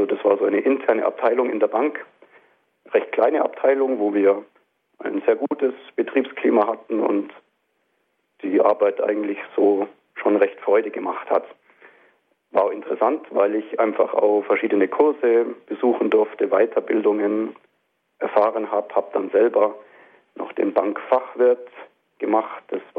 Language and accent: German; Schongau, Bavaria, Germany; born there; Ich bin geboren in Schongau, das ist eine Kleinstadt in Oberbayern am Lech gelegen, sehr idyllisch. Ja, bin da in den Kindergarten gegangen und komme eigentlich aus einem gut christlichen Elternhaus.